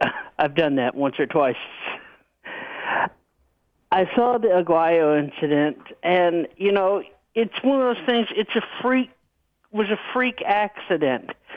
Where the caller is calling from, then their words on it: Arkansas, United States; from Arkansas.